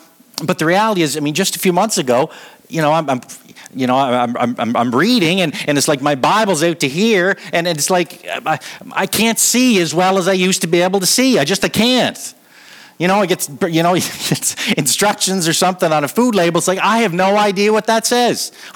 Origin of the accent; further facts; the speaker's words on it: Canada; Like here, we just take it like for granted. It's like, so what? I'm a Canadian.